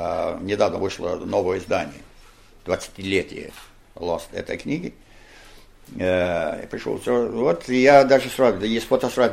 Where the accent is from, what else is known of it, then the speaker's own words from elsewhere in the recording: Georgia, United States; Но как южанин, я понимаю такие вопросы. Я вырос там в штате Джорджия, ну, вы знаете